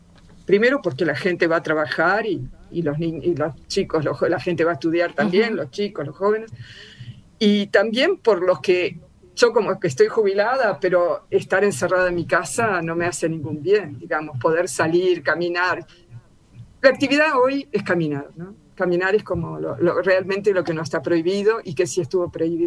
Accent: Uruguay; no solo para mí que soy uruguaya, para todo el mundo es nuevo.

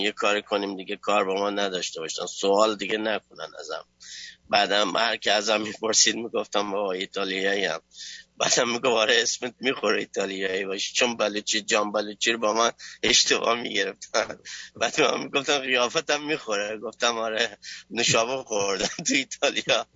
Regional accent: Iran; moved away; 96 از ایران اومدم، هیچ وقت ایران نبودم تا 96

